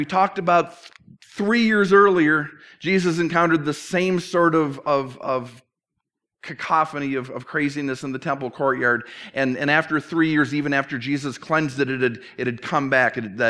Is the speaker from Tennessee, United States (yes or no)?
no; St. Paul, Minnesota, United States; Growing up in St. Paul, I was confused why there was such a substantial Southeast Asian population.